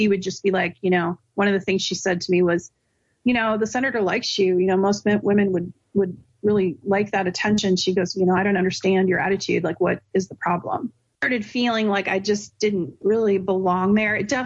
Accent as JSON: {"language": "English", "region": "West Coast", "country": "United States", "said": "I'm not from Delaware. I'm from West Coast."}